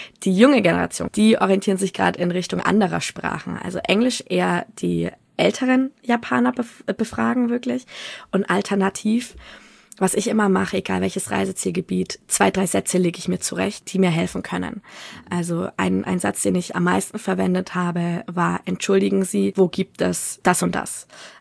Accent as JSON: {"language": "German", "town": "Nuremberg", "region": "Bavaria", "country": "Germany", "said": "Also ich komme aus Nürnberg."}